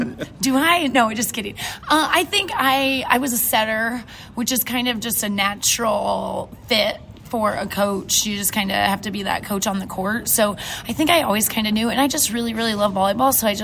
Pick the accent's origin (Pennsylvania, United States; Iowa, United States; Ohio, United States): Iowa, United States; In Southeast Iowa. I went to high school at West Point Marquette.